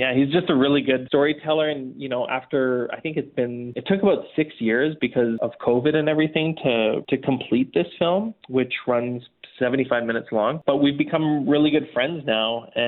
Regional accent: Edmonton, Alberta, Canada; I'm born and raised in Edmonton. I've been connected to the Edmonton film community for a long time.

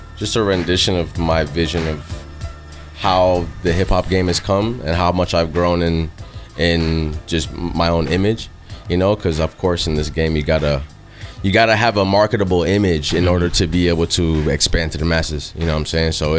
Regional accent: Brooklyn, New York, United States; I am from Brooklyn, New York.

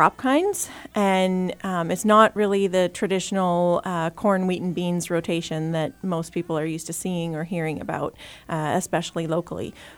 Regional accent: Ontario, Canada; So I grew up in the Ottawa Valley, but not on a farm.

